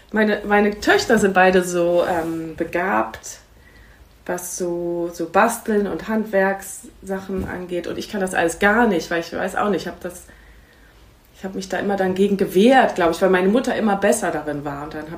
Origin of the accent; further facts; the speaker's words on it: Schwelm, North Rhine-Westphalia, Germany; Also ich bin bei Wuppertal in Schwelm aufgewachsen, war so eine Kleinstadt.